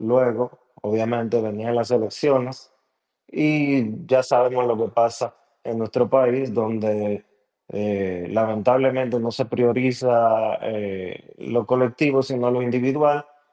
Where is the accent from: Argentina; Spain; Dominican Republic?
Dominican Republic; Y como buenos dominicanos que somos, creemos que todo el mundo nos está engañando.